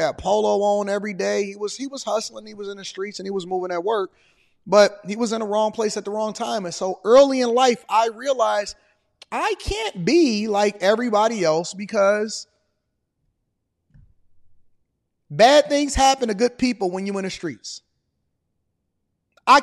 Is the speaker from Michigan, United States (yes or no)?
yes; Detroit, Michigan, United States; born there; even though I was born in Detroit, Michigan, in the 80s in the middle of a drug crisis?